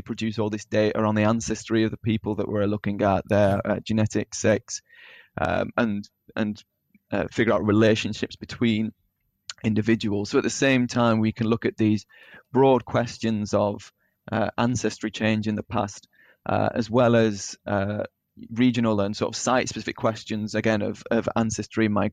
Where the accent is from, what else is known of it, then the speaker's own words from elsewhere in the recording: Burnley, North West England, United Kingdom; I'm originally from Burnley in East Lancashire.